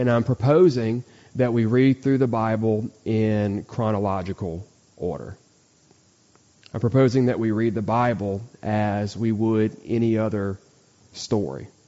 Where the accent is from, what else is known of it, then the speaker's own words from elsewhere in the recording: Lafayette, United States; And I could tell you stories about how I grew up in Lafayette with my family, with my mom and my dad, and with my brother and sister.